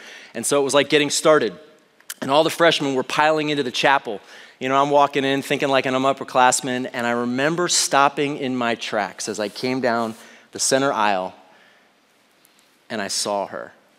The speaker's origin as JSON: {"language": "English", "region": "Colorado", "country": "United States", "tie": "born or raised there", "said": "So growing up in Colorado, my parents took us down to Tucson, Arizona a couple times to see spring training."}